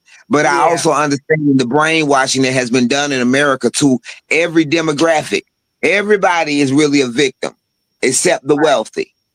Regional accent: Atlanta, Georgia, United States; Now, I'm from Atlanta, Georgia. I'm not from the ATL. I'm from the ATL, but that's fancy. I'm from Atlanta, Georgia.

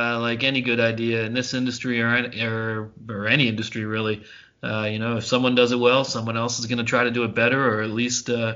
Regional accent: Pennsylvania, United States; I grew up in Pennsylvania, so I like to see Pennsylvanians win things.

